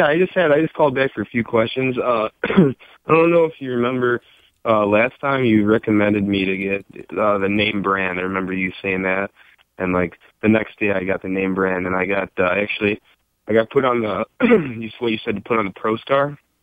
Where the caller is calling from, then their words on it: Wisconsin, United States; from Wisconsin.